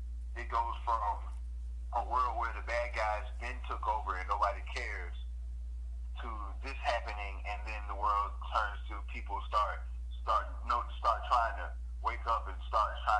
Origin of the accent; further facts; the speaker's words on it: Decatur, United States; also born or lived in New Jersey; So I'm going to keep it real. I was raised in Decatur, but I was born in New Jersey. But I don't know shit about New Jersey.